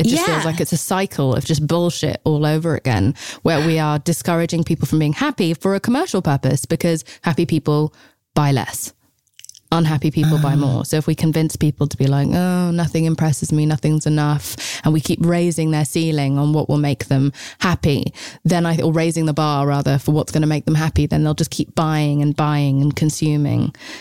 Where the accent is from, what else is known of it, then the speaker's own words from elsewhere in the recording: England, United Kingdom; But I'm English and we don't have that reputation.